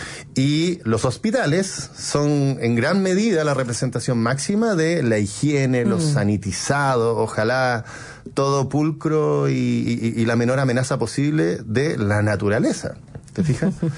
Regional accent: Santiago, Santiago Metropolitan Region, Chile; also born or lived in Puerto Octay; No, soy de Santiago.

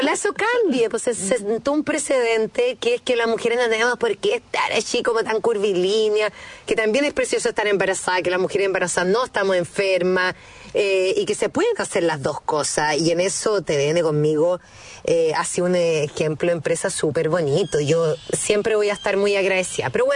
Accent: Chile; como mamá y como mujer chilena

